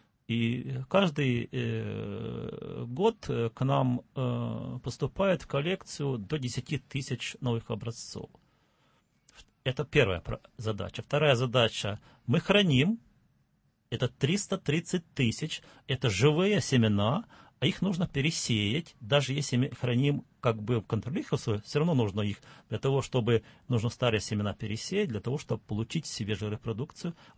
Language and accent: Russian; Ukraine; в детстве, когда я был маленький, я родился на Украине, мы всегда как бы был небольшой участочек конопли посаженной.